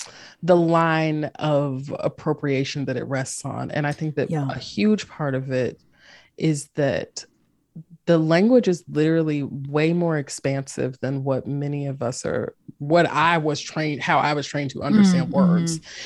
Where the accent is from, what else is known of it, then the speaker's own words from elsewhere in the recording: Greensboro, North Carolina, United States; also born or lived in Durham, North Carolina; like for a long time I lived in Durham, North Carolina, and I'm from Greensboro originally, and I felt very happy to be based in North Carolina